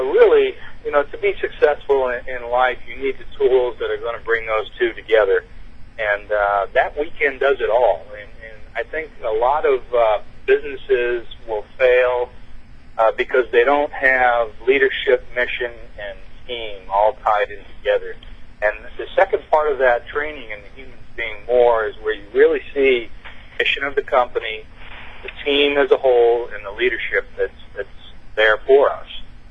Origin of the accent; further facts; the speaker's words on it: Maine, United States; No, actually, I'm from Maine